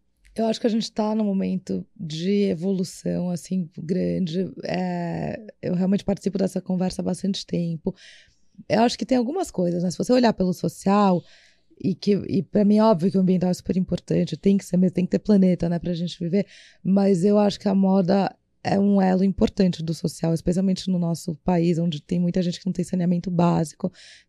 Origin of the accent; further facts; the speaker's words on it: Brazil; e da gente como brasileiro ter essa consciência